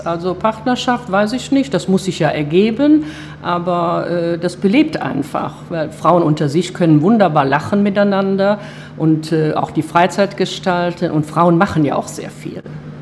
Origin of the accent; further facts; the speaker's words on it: Cologne, North Rhine-Westphalia, Germany; ich bin Kölnerin, ich mache mir die sympathisch.